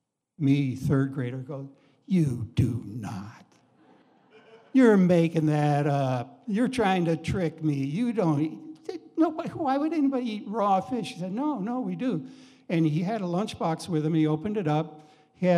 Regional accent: Alton, Illinois, United States; ended up being demobilized in southern Illinois, near my hometown of Alton, Illinois, where he wanted to go to college and was looking for a place to live.

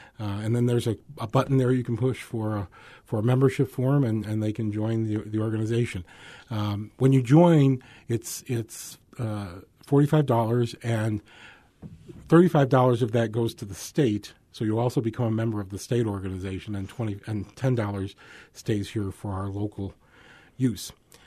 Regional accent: Illinois, United States; I'm from Illinois, and Pat's from Illinois, too.

